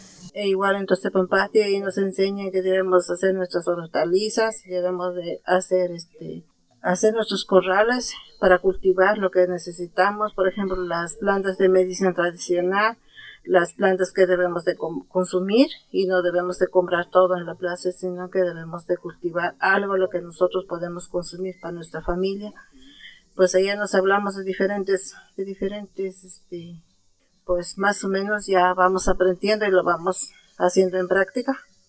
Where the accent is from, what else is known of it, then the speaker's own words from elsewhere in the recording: Cuautepec Loya, Mexico; soy de Cuautepec Loya nací aquí de mi comunidad soy originaria